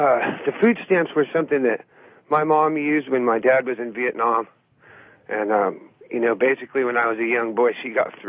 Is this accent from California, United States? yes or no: yes; California, United States; I grew up in California. I had big hair, big green hair in the 80s